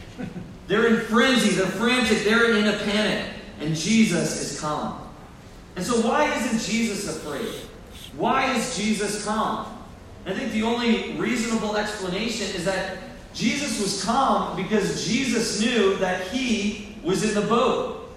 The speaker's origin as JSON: {"language": "English", "town": "Hope", "region": "New Jersey", "country": "United States", "tie": "born or raised there", "said": "I grew up way out in West Jersey in Warren County in Hope, New Jersey"}